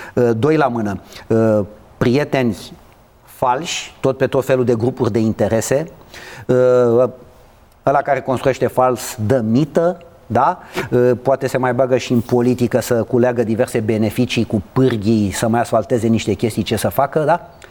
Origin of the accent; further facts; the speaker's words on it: Romania; eu ca român îmi doresc să iau era să zic ce e mai bun